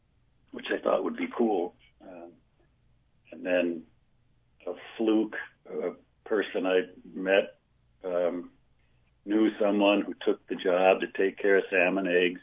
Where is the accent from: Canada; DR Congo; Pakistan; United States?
United States; Milwaukee, Wisconsin; I grew up in Milwaukee, Wisconsin, and when we got to the Tetons, I just took a look at those mountains and thought, wow, that's incredible.